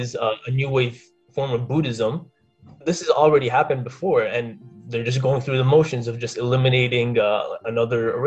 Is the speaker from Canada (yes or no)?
yes; Canada; I'm a Canadian national, like I'm born and raised here.